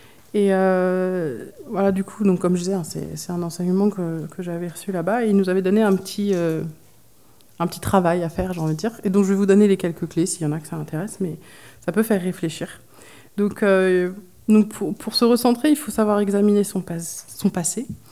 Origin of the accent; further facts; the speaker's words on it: France; en plus en tant que Français, on a un peu la rébellion dans le sang.